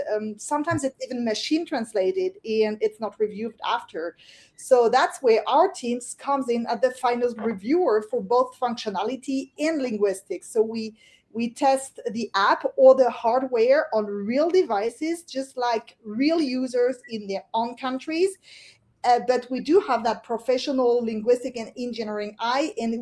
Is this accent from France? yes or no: yes; France; English is a second language; originally I'm not from the US, I'm from France. So that makes me speak two, even three languages, French, English, and German.